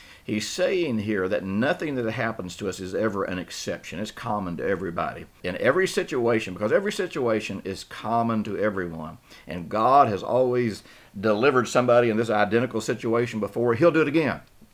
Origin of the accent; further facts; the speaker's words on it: Tennessee, United States; You know, I grew up in Tennessee, rural Tennessee